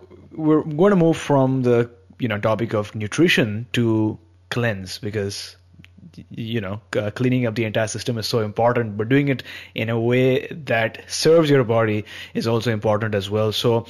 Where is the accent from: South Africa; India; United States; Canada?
India; I've been born and brought up in India